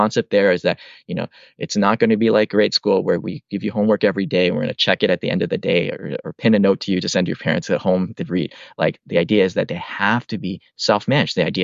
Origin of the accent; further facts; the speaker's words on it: Canada; born there; I'm a Canadian born Chinese person, right?